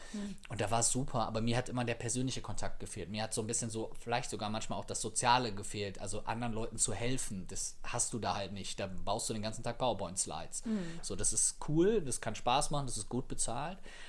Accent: Viersen, North Rhine-Westphalia, Germany; Aus Viersen.

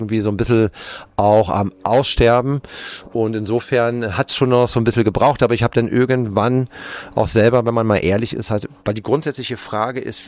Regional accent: Potsdam, Brandenburg, Germany; born there; ich bin ja in Potsdam geboren, Stadt, sind dann irgendwann aus Land rausgezogen, schön am Wasser.

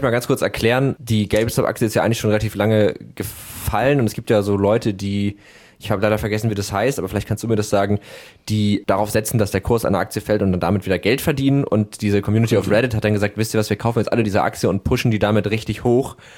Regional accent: Harburg, Hamburg, Germany; also ich komme ursprünglich aus Harburg, deswegen sind mir die natürlich sehr geläufig.

